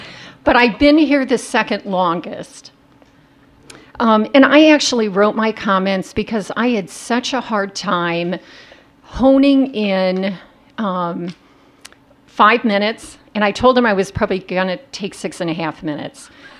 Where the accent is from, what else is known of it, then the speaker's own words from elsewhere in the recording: Midwest, United States; also born or lived in Springfield, Illinois; now in St. Cloud, United States; For context, I am from the Midwest. A lot of people say, were you from St. Cloud? And the answer is no. I moved here from Springfield, Illinois, at the ripe age of 31.